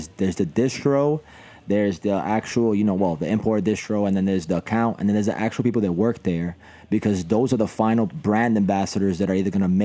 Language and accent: English; Bronx, New York, United States; there's other kids like me who was passionate growing up in the Bronx and got into beer because of Bronx Ale House